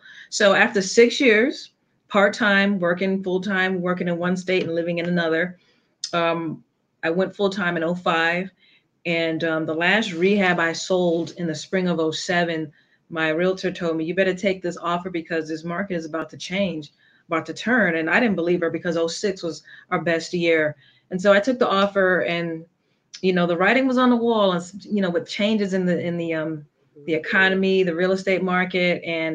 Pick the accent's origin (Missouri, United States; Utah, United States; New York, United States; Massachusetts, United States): New York, United States; New York City; I'm originally from New York City.